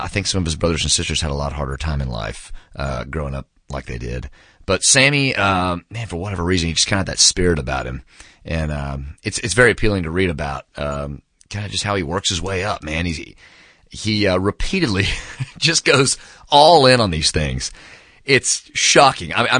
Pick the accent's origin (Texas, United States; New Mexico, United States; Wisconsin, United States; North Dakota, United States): Texas, United States; Dallas; Man, I mean, like growing up in Dallas, he had like the Texas Jam.